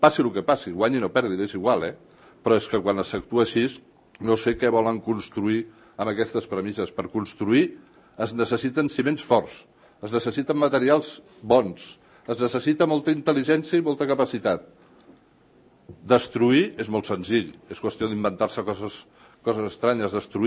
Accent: Catalonia, Spain; jo sóc català des de moltes generacions

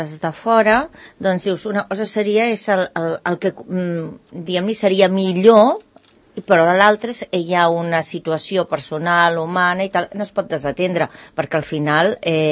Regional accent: Santa Coloma de Gramenet, Catalonia, Spain; born there; moved away; Jo vaig néixer a Santa Coloma de Gramenet i donades les circumstàncies vam haver de marxar.

